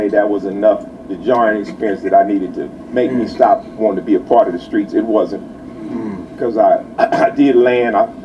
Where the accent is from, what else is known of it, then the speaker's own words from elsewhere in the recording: Los Angeles, California, United States; You know, I grew up in South Central LA. That's what they used to call it. Now it's Greater LA, right?